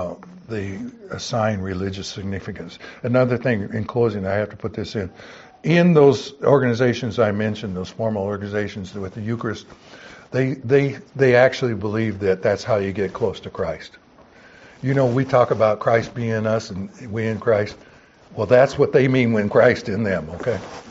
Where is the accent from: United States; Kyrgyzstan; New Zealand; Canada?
United States; the South; Now, when I was growing up in the South